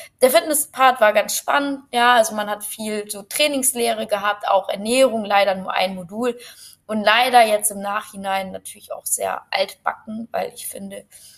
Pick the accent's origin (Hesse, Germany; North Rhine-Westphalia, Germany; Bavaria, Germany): Hesse, Germany; Frankfurt; Also ich komme natürlich aus Deutschland, wie man wahrscheinlich unschwer auch hören kann. Aus Frankfurt tatsächlich, bin dort aufgewachsen, habe dort eigentlich mein Leben lang gewohnt. Also ich bin eigentlich eine richtig, richtig deutsche Kartoffel. Ja, meine Eltern sind auch beide deutsch.